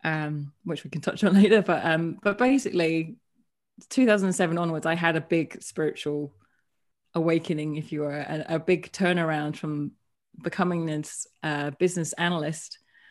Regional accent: London, United Kingdom; born there; I am a British-born Chinese. Some people call it BBC. So I was born in London many years ago. So my background has been very much like the typical Chinese family. My parents are from Hong Kong

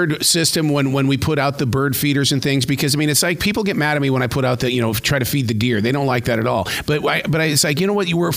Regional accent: Montana, United States; but I grew up in Montana where we had the western meadowlark.

